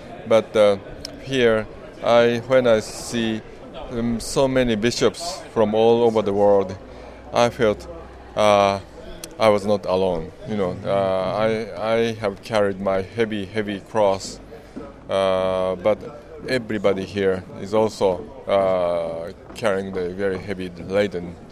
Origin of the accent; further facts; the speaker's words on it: Hokkaido, Japan; English is a second language; I'm from Diaspora Hokkaido, and of course, in Japan